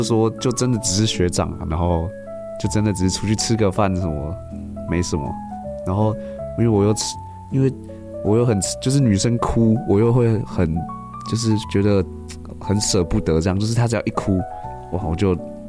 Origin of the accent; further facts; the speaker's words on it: Tainan, Taiwan; 哇，我是台南人呢。